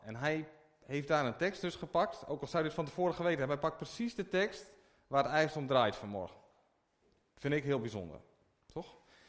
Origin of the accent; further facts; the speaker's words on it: Sebaldeburen, Groningen, Netherlands; Ik kom uit Sebaldeburen. Is iedereen wel bekend denk ik. Je kunt een beetje vergelijken met Amsterdam, Groningen en Dracht. Heel klein plaatje, 700 mensen.